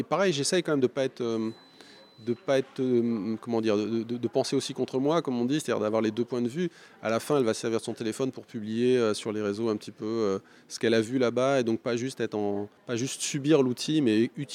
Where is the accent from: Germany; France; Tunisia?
France; Vitry-sur-Seine, Île-de-France; Je viens de Vitry-sur-Seine.